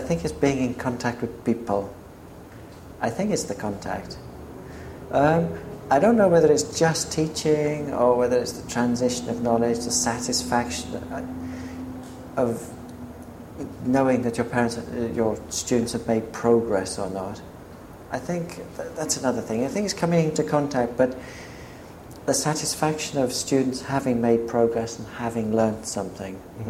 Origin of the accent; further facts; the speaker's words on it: Ashford, South East England, United Kingdom; also born or lived in Folkestone; I grew up in Ashford, then we moved to Folkestone.